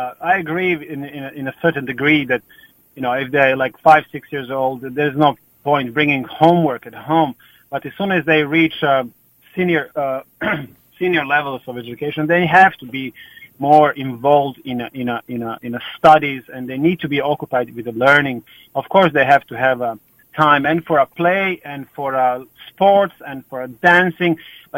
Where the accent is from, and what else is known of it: Croatia; English is a second language; now in Ireland